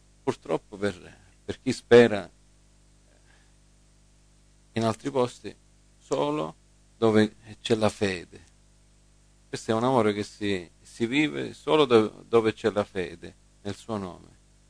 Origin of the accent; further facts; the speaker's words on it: United States; Italian is a second language; io sono americano, quindi con i verbi ogni tanto faccio.